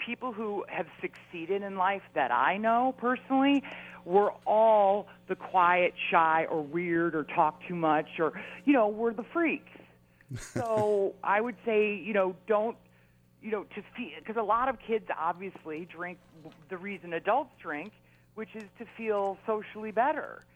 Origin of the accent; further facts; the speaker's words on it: Milwaukee, Wisconsin, United States; I grew up in Milwaukee, and there was only booze around, you know, beer.